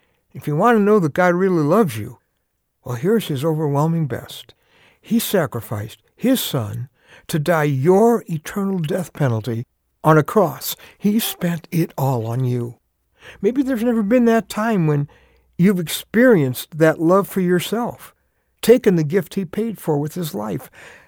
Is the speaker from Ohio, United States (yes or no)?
no; Chicago, Illinois, United States; See, growing up in Chicago, my hero was the second baseman of the Chicago White Sox.